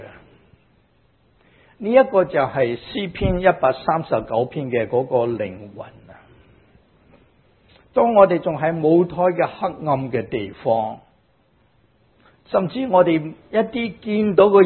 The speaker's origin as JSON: {"language": "Cantonese", "country": "China", "said": "其实我系七十二岁嘅。啊，点解咧？佢话七十三岁看住中国年嚟到计嘅"}